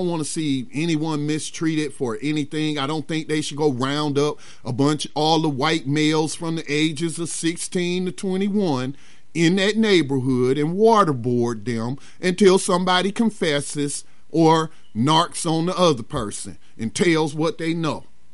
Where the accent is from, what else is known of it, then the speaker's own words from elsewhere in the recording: United States; stabbed me to death because I'm an American.